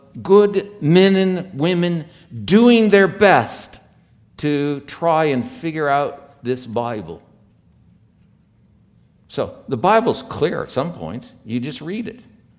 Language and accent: English; Portland, Oregon, United States; We had four grapevines when I grew up in Portland, Oregon.